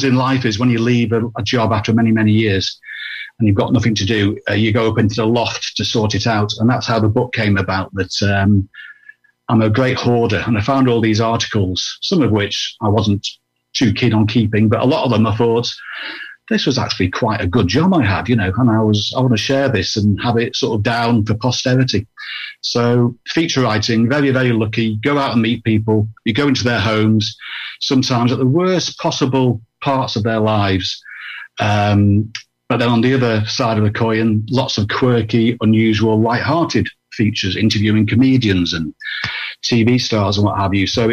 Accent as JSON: {"language": "English", "town": "Preston", "region": "North West England", "country": "United Kingdom", "tie": "born or raised there", "said": "So I spent the first 3 years of my career in my hometown of Preston, which is about an hour's drive away."}